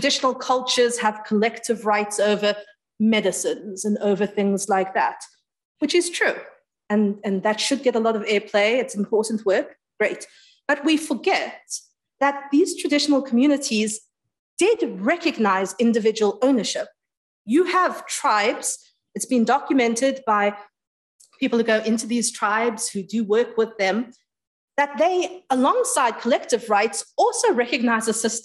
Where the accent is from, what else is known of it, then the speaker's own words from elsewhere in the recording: South Africa; as a South African, as someone I spent 28 years of my life in South Africa, I've lived amongst Black people, mixed race people, Muslim, Christian, all these different people.